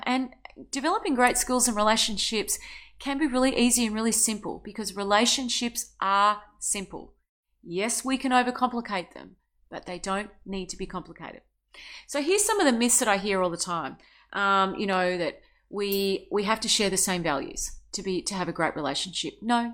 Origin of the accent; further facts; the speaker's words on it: Australia; Now, Australia, I'm Australian